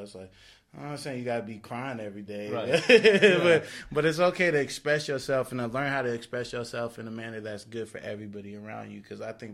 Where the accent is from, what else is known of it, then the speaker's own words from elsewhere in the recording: Las Vegas, Nevada, United States; also born or lived in California; I mean, I was born in Cali, but I've been here since I was 2.